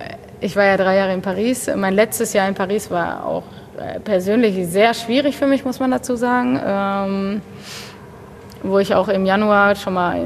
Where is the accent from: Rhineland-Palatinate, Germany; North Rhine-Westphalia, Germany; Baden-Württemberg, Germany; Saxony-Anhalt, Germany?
North Rhine-Westphalia, Germany; Bochum; Ich meine, ich bin in Bochum geboren. Ich habe auch noch nicht so viel wohnlich nicht so viel anderes gesehen. Ich bin tatsächlich auch immer in meinem Viertel so ein bisschen geblieben, auch wohnhaft.